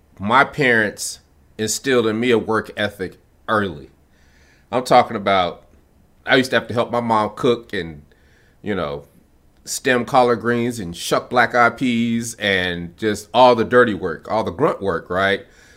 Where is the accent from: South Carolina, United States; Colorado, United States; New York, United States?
Colorado, United States; Denver; also born or lived in Chicago, United States; Okay, so I was born in Chicago, Illinois. And we moved to Denver, Colorado when I was about 4 or 5 years old. And I had a great childhood. I got to play in the Rockies.